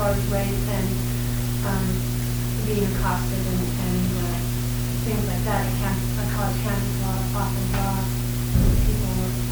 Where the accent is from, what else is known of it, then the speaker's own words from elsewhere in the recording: Seattle, Washington, United States; I've been at college now for 2 years, and I live on campus, and I grew up in Seattle, in the city, and we never really kept our doors locked or our car locked either